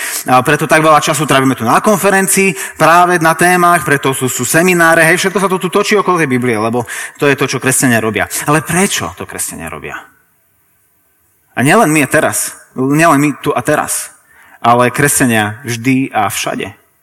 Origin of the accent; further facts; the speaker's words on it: Trnava, Trnava Region, Slovakia; som z Trnavy.